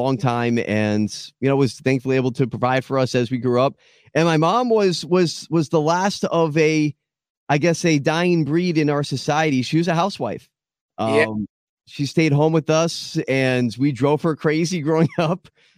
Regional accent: Florida, United States; So actually born and raised in South Florida, which surprises a lot of people because there's not a lot of us native Floridians.

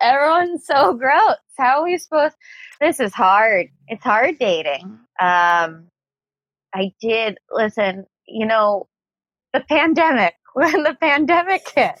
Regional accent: New York City, New York, United States; Okay, so I'm a New Yorker.

